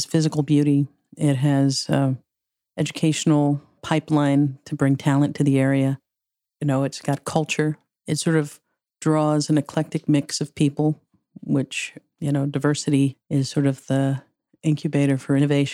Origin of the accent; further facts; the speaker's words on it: Florida, United States; I grew up in the Panhandle.